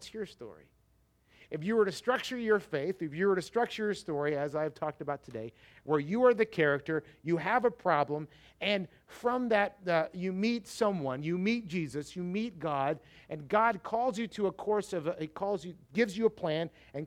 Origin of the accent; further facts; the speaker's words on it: United States; I didn't watch any of them because I'm an American, and Americans, I enjoyed watching the highlights of them thoroughly.